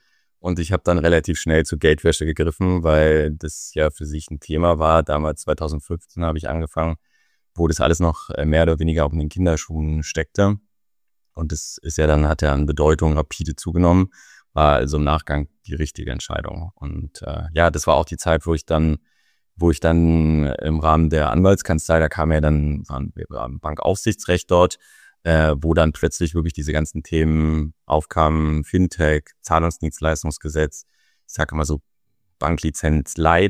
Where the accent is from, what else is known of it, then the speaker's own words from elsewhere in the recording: Berlin, Germany; Ich komme ursprünglich aus Berlin.